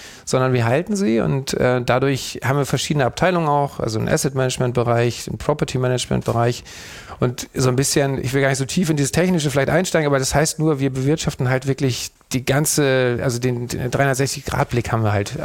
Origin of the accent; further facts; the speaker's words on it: Schleswig-Holstein, Germany; now in Hamburg, Germany; Also 2005 bin ich irgendwann nach Hamburg, weil ich gerne in die Großstadt wollte. Ich komme vom Land, aus Schleswig.